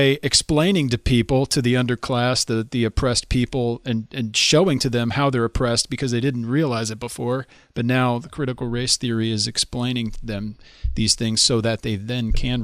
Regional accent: United States; I just want to point out that I'm an American

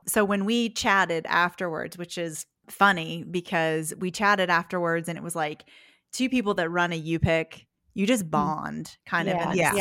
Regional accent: West Virginia, United States; accent: West Virginia; Yeah, we just have like a washed up West Virginia accent. Well, I do at least.

